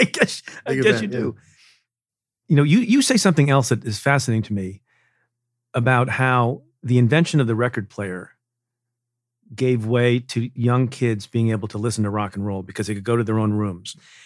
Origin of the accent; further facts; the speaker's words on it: Eatontown, New Jersey, United States; I grew up in Jersey. I don't know if we've ever talked about this. My dad was a practicing pediatrician in Asbury Park for 50 years.